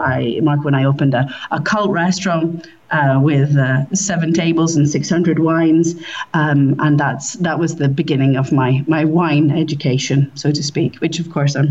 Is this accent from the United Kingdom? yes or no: yes; Scotland, United Kingdom; now in Italy; I'm from Scotland, and I grew up with Italy-loving parents.